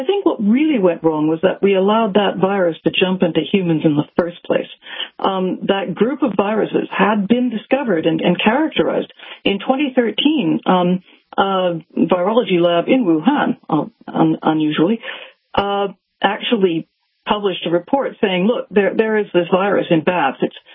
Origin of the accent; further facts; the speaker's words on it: Toronto, Ontario, Canada; born there; I was born in Toronto. It's a big city.